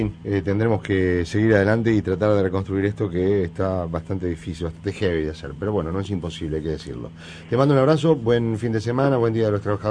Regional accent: Uruguay; todos somos uruguayos

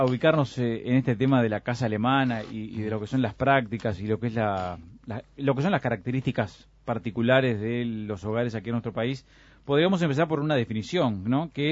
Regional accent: Uruguay; ¿Somos eficientes los uruguayos a la hora de usar energía para calefaccionar nuestros hogares?

